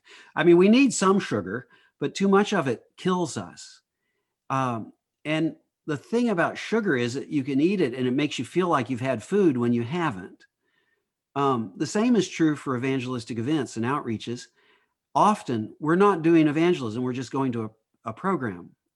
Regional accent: United States; And I'm an American and I don't ride the tube

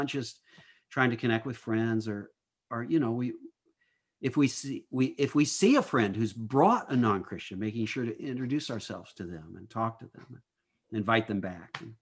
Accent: United States; And I'm an American and I don't ride the tube

